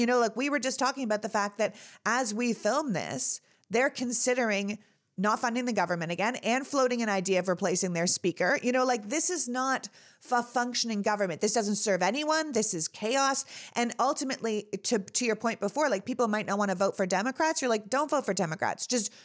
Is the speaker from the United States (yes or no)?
no; Canada; I grew up in Canada.